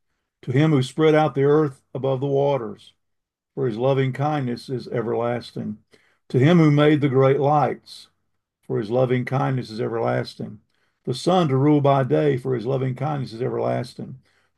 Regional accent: Tryon, North Carolina, United States; Where I grew up in Tryon, North Carolina, there was a road that ran from Tryon to Saluda, a two-lane road, Highway 176.

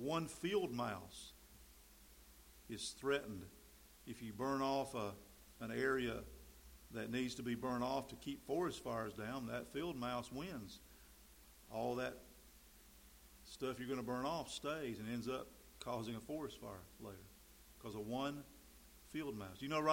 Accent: North Carolina, United States; when my home state of North Carolina was not allowed by the mighty NCAA of hosting any tournament games

